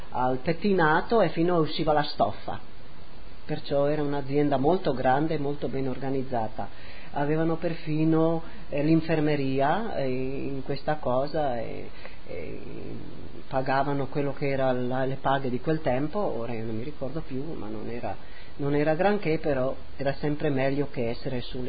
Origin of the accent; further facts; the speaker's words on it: Precenicco, Friuli-Venezia Giulia, Italy; born there; sono nata a Preccenico il 31 ottobre del 1935. Mio padre e mia madre erano di Preccenico